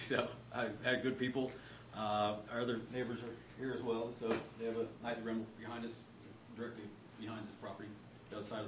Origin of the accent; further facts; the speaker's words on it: Fordland, Missouri, United States; I'm from Fordland area and I wanted to give my kids the outside, you know, adventure that I had